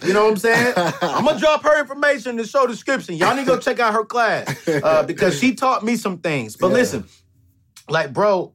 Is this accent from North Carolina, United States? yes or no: yes; Fayetteville, North Carolina, United States; also born or lived in San Diego; Man, I come from Fayetteville, North Carolina, San Diego, California. I come from a family of 5 in a 3-bedroom, 1,200 square foot home